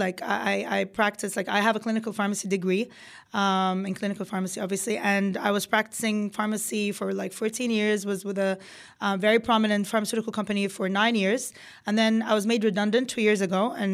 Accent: Kuwait; You know, I grew up in Kuwait and I was in an international school

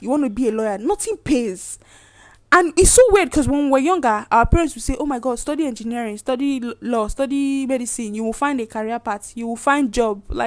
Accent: Nigeria; But being Nigerian, the thought of being Nigerian alone can just destroy it.

